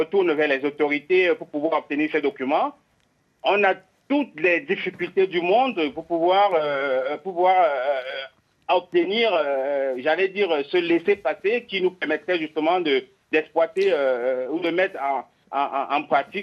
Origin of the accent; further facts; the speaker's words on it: Cameroon; Moi, ça fait 18 ans, je suis en région parisienne. J'ai à plusieurs reprises pensé retourner en Afrique, particulièrement au Cameroun, parce que je suis originaire du Cameroun.